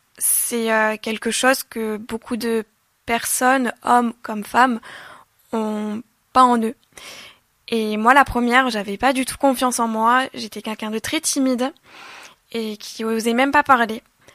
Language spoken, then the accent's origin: French; Occitanie, France; vu que je viens des Corbières et que ça me tient vraiment à cœur de représenter nos si beaux paysages